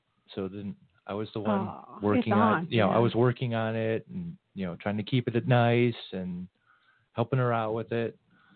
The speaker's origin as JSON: {"language": "English", "town": "Chicago", "region": "Illinois", "country": "United States"}